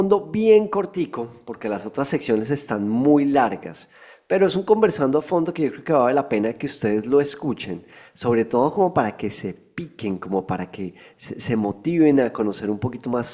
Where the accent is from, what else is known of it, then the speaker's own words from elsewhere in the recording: Colombia; Yo soy colombiano y nos reconocen en muchos países, ojalá por ser cafeteros y no por otras cosas terribles.